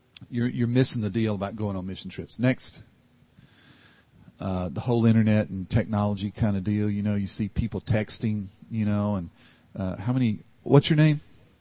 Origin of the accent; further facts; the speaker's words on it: Savannah, Georgia, United States; I remember growing up in Savannah, Georgia in 1958, we had our nuclear bomb drill.